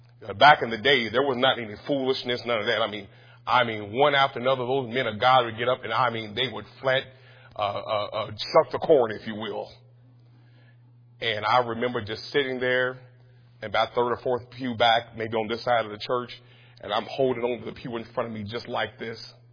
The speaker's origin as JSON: {"language": "English", "town": "Louisville", "region": "Kentucky", "country": "United States", "tie": "born or raised there", "said": "And I grew up in church in Louisville."}